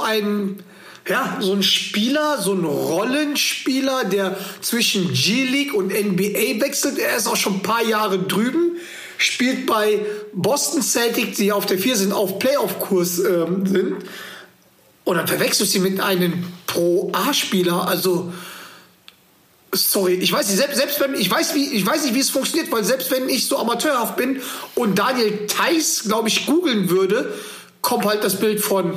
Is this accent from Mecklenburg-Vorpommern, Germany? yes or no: no; Schwelm, North Rhine-Westphalia, Germany; da, wo ich aus Schwelm, wo ich aufgewachsen bin